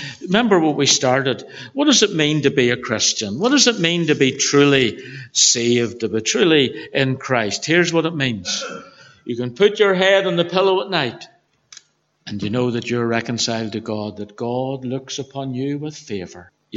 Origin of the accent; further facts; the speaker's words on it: Belfast, Northern Ireland, United Kingdom; I'm from Belfast